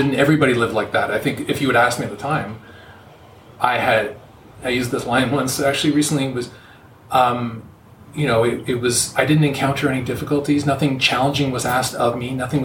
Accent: Toronto, Ontario, Canada; I'm from Toronto. Born in 72, so when I was growing up in the 70s and 80s, it was actually North York, one of the five boroughs

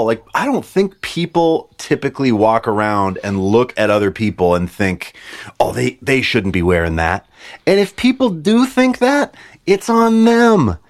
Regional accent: Montana, United States; moved away as an adult; I went to college and I grew up in Montana and we were always in Montana. It was always late to fashion trends.

